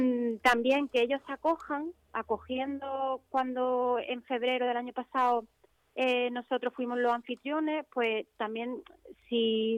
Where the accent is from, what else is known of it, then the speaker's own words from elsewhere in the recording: Cádiz, Andalusia, Spain; yo es que soy de Cádiz, en Cádiz también se pone